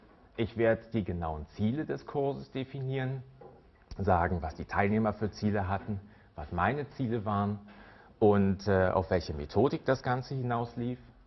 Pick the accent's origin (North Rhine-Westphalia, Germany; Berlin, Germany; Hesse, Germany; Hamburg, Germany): Berlin, Germany; ich komme aus Berlin.